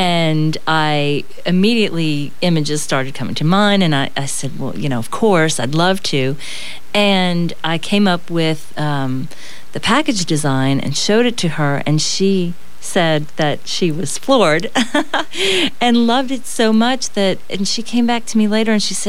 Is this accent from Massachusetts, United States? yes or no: no; New Orleans, Louisiana, United States; moved away as an adult; I'm from New Orleans originally. I came here to go to USL, actually, on the recommendation of my high school art teacher.